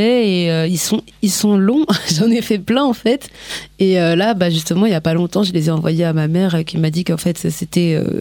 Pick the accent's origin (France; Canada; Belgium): France; born there; Et moi, je suis née en France de parents qui sont nés au Congo.